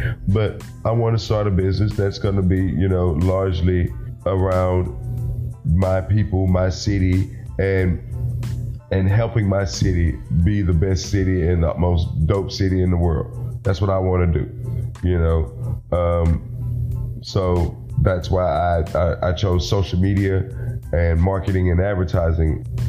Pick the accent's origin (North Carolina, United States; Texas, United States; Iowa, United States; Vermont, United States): Texas, United States; Houston; a little bit of background on me is I grew up in East Houston and went to North Shore High School